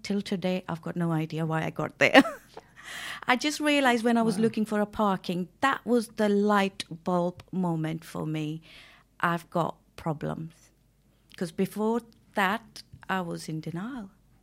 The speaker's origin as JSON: {"language": "English", "country": "India", "moved": "yes", "lives_now": "United Kingdom", "said": "I come from India, 1995 to UK, where I did teaching."}